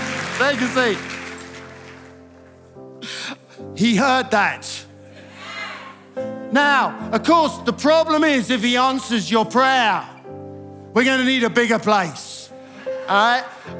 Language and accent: English; England, United Kingdom; Let's forget we're English just for a moment, all right?